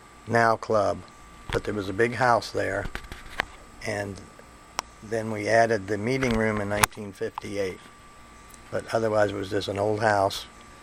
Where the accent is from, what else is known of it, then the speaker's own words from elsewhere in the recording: Indianapolis, Indiana, United States; August 11th, 1940. I was born in Methodist Hospital. I've been in Indianapolis all my life.